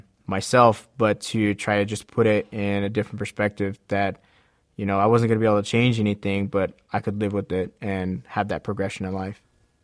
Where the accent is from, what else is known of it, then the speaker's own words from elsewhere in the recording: United States; Being Native American, there was sort of like this taboo mindset that Native Americans couldn't handle alcohol.